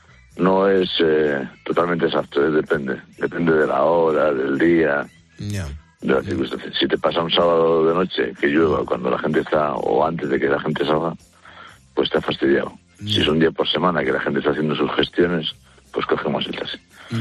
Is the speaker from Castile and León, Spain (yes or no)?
yes; Cacabelos, Castile and León, Spain; Pero bueno, del Bierzo, de un pueblo que se llama Cacabelos.